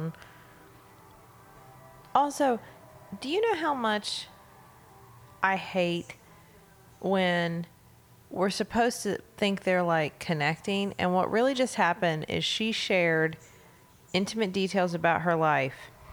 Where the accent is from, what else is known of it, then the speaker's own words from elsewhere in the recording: United States; I just wish I was represented better as an American, is what all I'm saying.